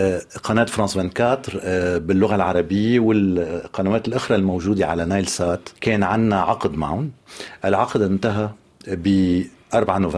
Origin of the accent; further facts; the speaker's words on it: Lebanon; أنا أصل لبناني فبعرف هالشي بلبنان مع الأسف